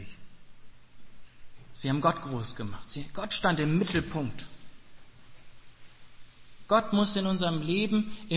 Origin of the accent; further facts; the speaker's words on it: Germany; Und er kommt aus Indien und ich komme aus Deutschland und wir sind trotzdem eins.